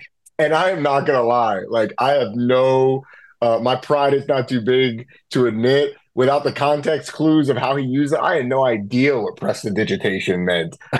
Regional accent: Atlanta, Georgia, United States; I'm from Atlanta. I live in Atlanta.

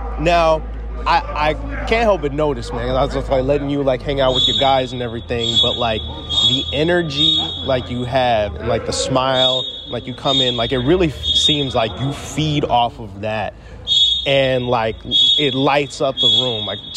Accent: Midwest, United States; I'm from the Midwest originally though.

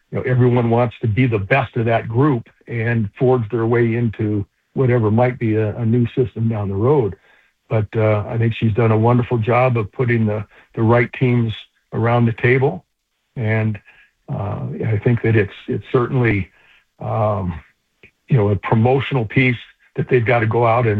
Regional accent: Washington, United States; also born or lived in Oregon; I was born in Oregon and raised in Washington, so I've got a lot of roots in the Pac-12.

